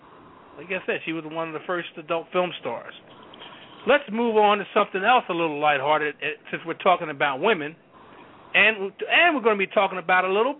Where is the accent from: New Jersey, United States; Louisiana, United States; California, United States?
New Jersey, United States; There's the two of us here. And we are also from the Jersey.